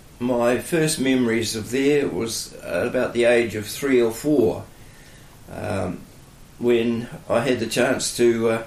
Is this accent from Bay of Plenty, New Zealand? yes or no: no; Richmond, Tasman, New Zealand; born there; I was born in Richmond, Nelson, in 1928, and my parents … he was a cheese and butter maker at Waimea